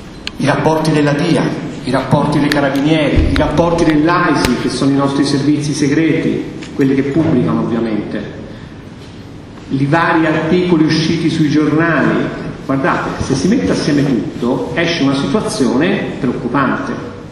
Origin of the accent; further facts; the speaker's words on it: Catania, Sicily, Italy; accent: Tuscan; now in Florence, Italy; benché il mio accento sia toscano, io sono di Catania originario, anche se vivo a Firenze